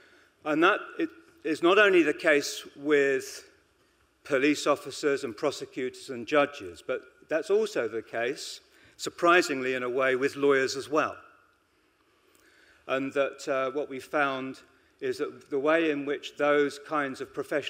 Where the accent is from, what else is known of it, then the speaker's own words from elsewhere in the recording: United Kingdom; being a British man, that's not unusual